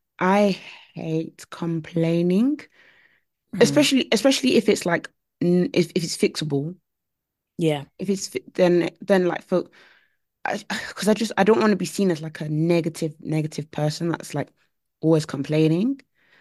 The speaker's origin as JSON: {"language": "English", "country": "United Kingdom", "said": "oh, no, it's just fine. I'm just being British."}